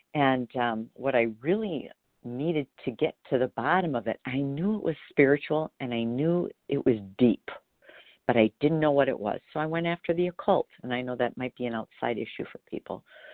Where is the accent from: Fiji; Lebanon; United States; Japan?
United States; Wisconsin; I'm from Wisconsin.